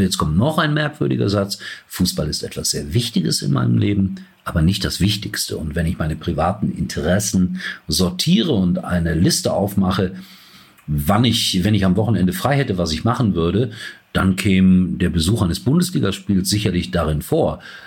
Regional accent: Gelsenkirchen, North Rhine-Westphalia, Germany; Ich bin gebürtiger Schalker. Das heißt also nicht Gelsenkirchner, sondern Schalker. Das ist ja ein kleiner Ortsteil. Wissen ja viele Leute gar nicht. Hat heute vielleicht noch 15.000 Einwohner. Früher waren es mal 30.000.

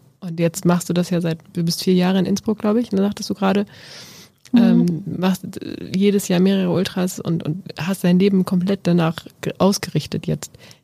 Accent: Lower Saxony, Germany; Wir kommen hier aus Niedersachsen, also ich komme aus Niedersachsen

